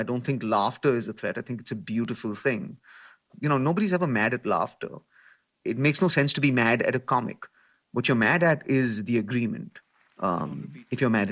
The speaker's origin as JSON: {"language": "English", "country": "India", "also_born_or_lived": "Illinois, United States", "second_language": "English", "moved": "as an adult", "lives_now": "United States", "said": "So I was the kid from India then. And then I came in to try and work in Bollywood, where I was the guy from drama school."}